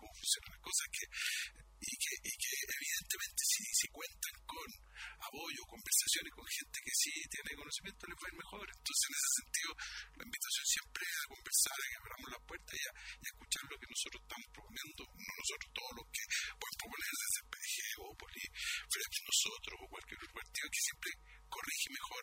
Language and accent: Spanish; Temuco, Araucanía, Chile; yo soy de Temuco